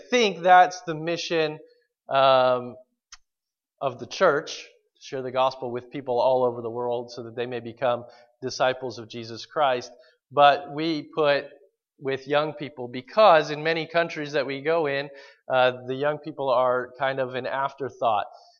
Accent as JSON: {"language": "English", "town": "West Palm Beach", "region": "Florida", "country": "United States", "tie": "born or raised there", "also_born_or_lived": "Mexico", "lives_now": "Louisville, United States", "said": "I'm from Florida, so I grew up in Florida. I was born in West Palm Beach, amen?"}